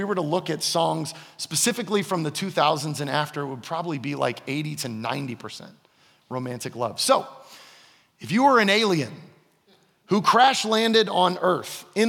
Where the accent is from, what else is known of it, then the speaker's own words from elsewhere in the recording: Gainesville, Florida, United States; because I'm from Gainesville, Florida, and all my friends are diehard Florida fans.